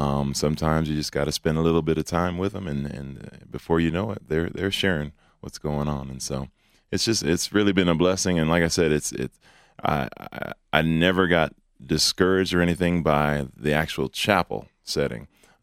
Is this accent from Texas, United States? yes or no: no; Denver, Colorado, United States; also born or lived in New York; For me, I grew up right here in Denver. My mother and I'm originally from New York. And my mother and I, we moved out here in 1979.